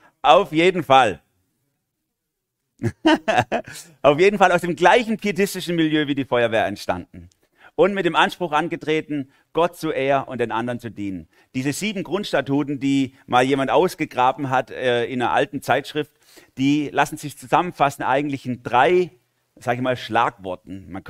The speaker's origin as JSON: {"language": "German", "region": "Baden-Württemberg", "country": "Germany", "accent": "Swabian", "said": "dann versuche ich meinen schwäbischen Dialekt zu verstecken"}